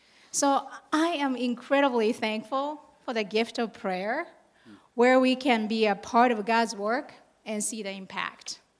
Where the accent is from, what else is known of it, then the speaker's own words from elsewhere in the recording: Japan; So I'm from Japan, and I'm not sure many of you know, but there are very few Christians in Japan.